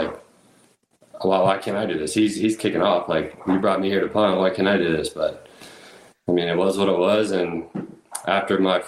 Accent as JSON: {"language": "English", "town": "Phoenix", "region": "Arizona", "country": "United States", "tie": "born there", "said": "And I knew Arizona well. Like, I was born in Phoenix, but didn't grow up here."}